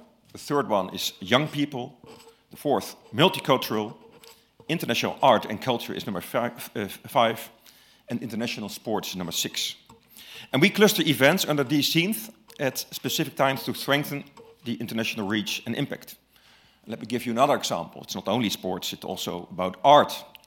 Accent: Rotterdam, South Holland, Netherlands; English is a second language; I grew up in Rotterdam. There was nothing else to do than go to school and back home again.

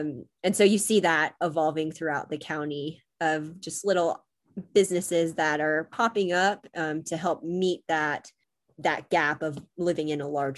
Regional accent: Falls Church, Virginia, United States; now in Utah, United States; So I grew up in Northern Virginia, so Falls Church, Virginia, just outside, actually inside the Beltway, East Coast term. So just close to DC, by Arlington

